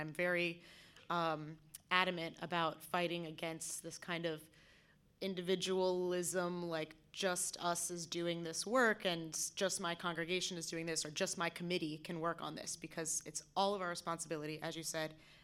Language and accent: English; New York City, New York, United States; maybe it's as a born and raised UU, maybe it's my experience growing up in New York City or whatever.